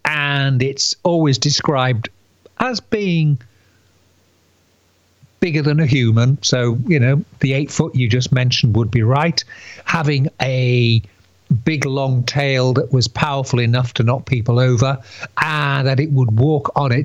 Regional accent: Scarborough, Yorkshire and the Humber, United Kingdom; And when I was growing up in Scarborough, which again is not very far from the villages of Folkton and Flixton

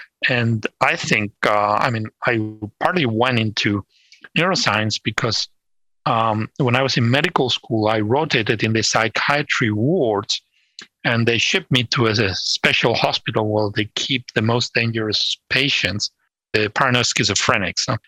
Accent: Madrid, Community of Madrid, Spain; He could track down which neighborhood in Madrid I grew up in.

